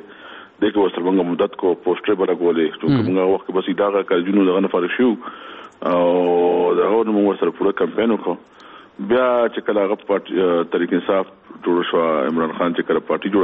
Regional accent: Swabi, Khyber Pakhtunkhwa, Pakistan; زما تعلق د صوبای سره دی ضلع صوبای او په ضلع صوبای کې چې نو مرغوز کله دی

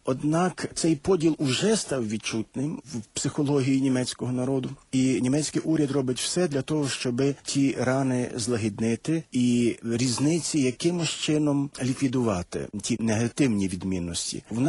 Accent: Galicia, Ukraine; Ми, галичани, дуже часто гордимося тим, що у нас збережена церква.

